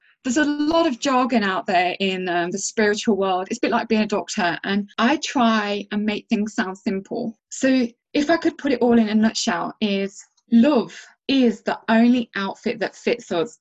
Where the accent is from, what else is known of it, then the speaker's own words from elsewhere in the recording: United Kingdom; So for an example, as British people, when we're out in the street, we're like, good morning, good morning.